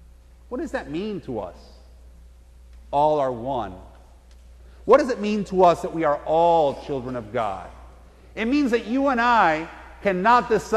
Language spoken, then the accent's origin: English; Miami, Florida, United States; You know, I grew up in Miami, and I've been in South Florida since I was 7 years old